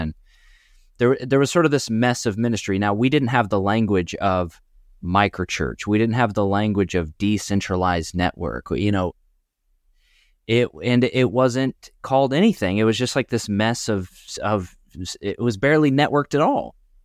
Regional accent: Illinois, United States; And I was born and raised in Illinois, central Illinois area.

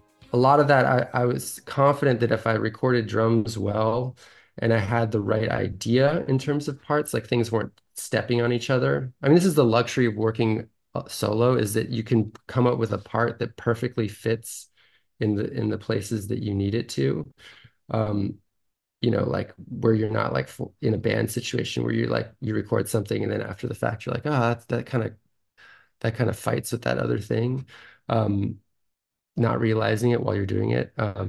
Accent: San Francisco, California, United States; I mean I grew up in San Francisco

